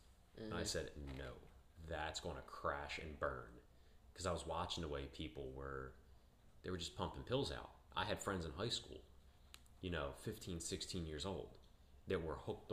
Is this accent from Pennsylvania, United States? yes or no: yes; Philadelphia, Pennsylvania, United States; Like, I'm working in South Philly. I grew up in South Philly.